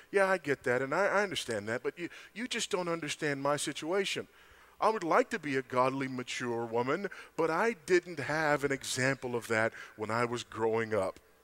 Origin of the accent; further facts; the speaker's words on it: Los Angeles, California, United States; born or raised there